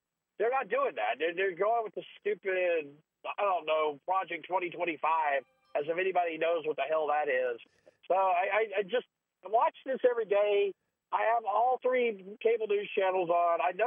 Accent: Alabama, United States; It's people like where I grew up in Alabama that ruined it for.

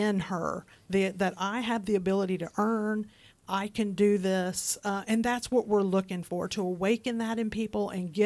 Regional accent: Huntsville, Alabama, United States; And I was born and raised in Huntsville. I love my community.

